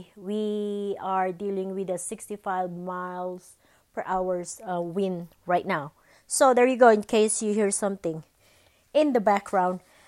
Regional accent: Philippines; English is a second language; now in United States; because I came from the Philippines, so I don't have a lot of knowledge about the American history.

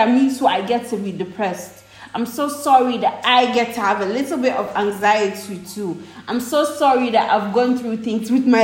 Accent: Nigeria; because we as Nigerian girls are going through enough as it is.

